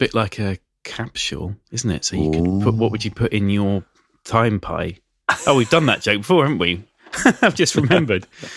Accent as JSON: {"language": "English", "region": "South West England", "country": "United Kingdom", "said": "Don't let the fact that I'm Cornish influence your decisions."}